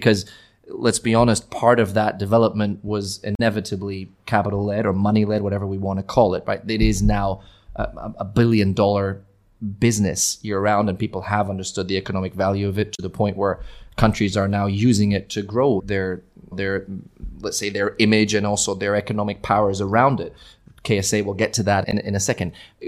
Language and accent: English; Berlin, Germany; English is a second language; I need to ask because, hey, I'm from Berlin.